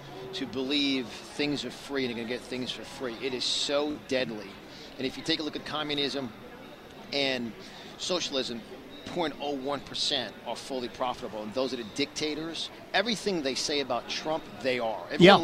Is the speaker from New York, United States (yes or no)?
yes; Yonkers, New York, United States; now I'm from New York originally. Right. I grew up in Yonkers.